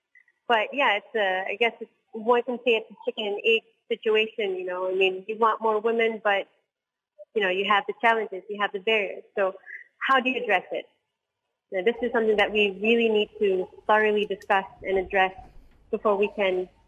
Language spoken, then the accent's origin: English; Malaysia; being Malaysian, this is something that is just so deeply ingrained